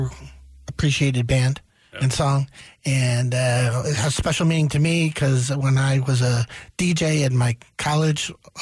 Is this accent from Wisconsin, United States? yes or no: no; Chicago, Illinois, United States; now in Sacramento, United States; I moved here from Chicago, originally born and raised in Chicago. You could probably tell my accent